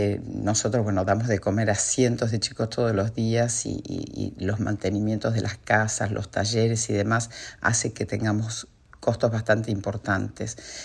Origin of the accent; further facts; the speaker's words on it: Argentina; estos momentos tan, tan difíciles que estamos atravesando todos los argentinos